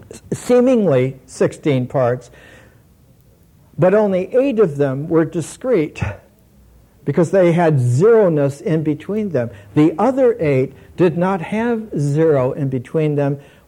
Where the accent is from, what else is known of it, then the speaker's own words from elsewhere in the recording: Midwest, United States; Where I grew up in the Midwest, Chicago was the big city.